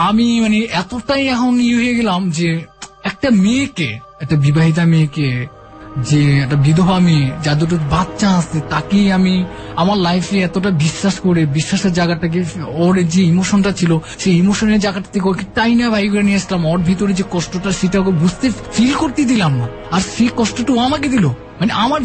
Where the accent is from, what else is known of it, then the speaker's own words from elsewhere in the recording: Dhaka, Dhaka Division, Bangladesh; আমার বাড়ি ঢাকা।